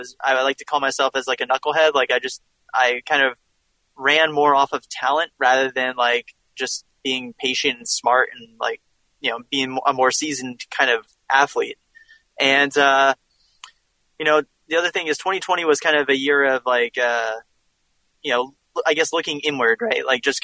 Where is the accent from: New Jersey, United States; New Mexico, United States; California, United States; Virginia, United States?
New Jersey, United States; I grew up kind of near Princeton, New Jersey kind of area, and the halfway mark is really right through my backyard, more or less.